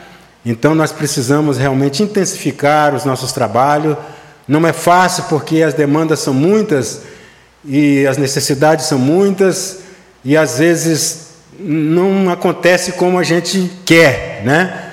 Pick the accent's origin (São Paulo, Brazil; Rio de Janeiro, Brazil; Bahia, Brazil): Bahia, Brazil; now in Conceição da Barra, Brazil; Sou da Bahia, mas me considero barrense porque desde 73 eu moro aqui.